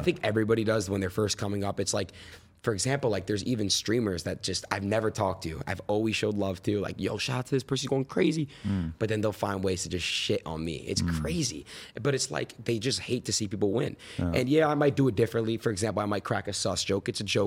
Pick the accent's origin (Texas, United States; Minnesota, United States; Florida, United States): Florida, United States; born there; also born or lived in New York / California; I was born in Florida, moved to New York, moved to Cali, moved back to New York, moved back to Cali.